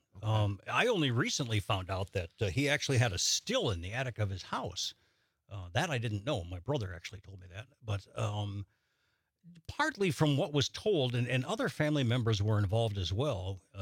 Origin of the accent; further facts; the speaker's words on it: Minneapolis, Minnesota, United States; I grew up in the Minneapolis area